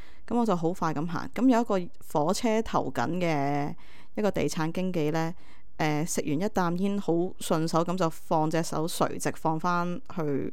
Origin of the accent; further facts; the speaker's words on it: Hong Kong; 除咗人我哋香港人多嘅問題啦，同埋條路真係好窄